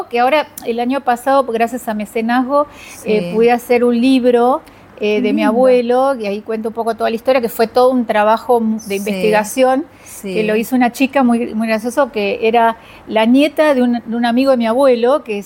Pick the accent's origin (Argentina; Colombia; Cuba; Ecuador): Argentina; Buenos Aires; also born or lived in Rosario; Yo nací en Rosario, pero viví muy poco tiempo porque mi papá lo trasladaron en la empresa donde trabajaba, lo trasladaron a Buenos Aires.